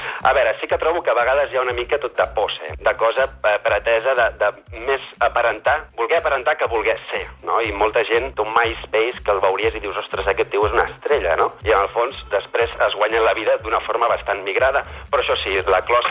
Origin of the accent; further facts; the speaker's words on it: Ripollet, Catalonia, Spain; tinc 27 anys, sóc de Ripollet